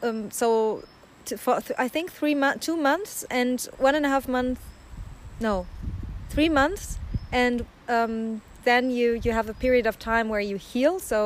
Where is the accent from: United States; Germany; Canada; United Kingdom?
Germany; I'm 32 years old. I'm from Germany, and I have 3 kids.